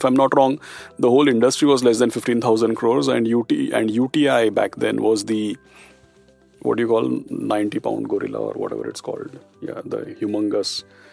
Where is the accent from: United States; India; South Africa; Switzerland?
India; Mumbai, Maharashtra; I'm a Gujarati, born and brought up in Mumbai, never lived in Gujarat. So I identify myself more as a Mumbai person or a Maharashtrian person, really. You know, I studied in Vivek Vidyalaya School, which is in a suburb